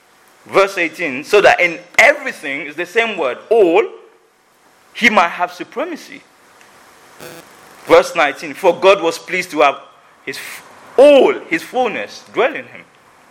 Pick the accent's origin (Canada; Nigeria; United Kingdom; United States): Nigeria; I come from Nigeria where people are very aware and afraid of the spiritual, demonic powers.